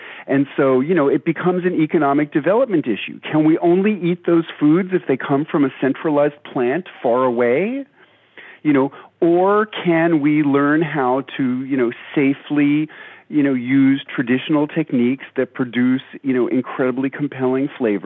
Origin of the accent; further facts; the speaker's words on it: New York City, New York, United States; As a kid growing up in New York City, I just loved to eat sour pickles.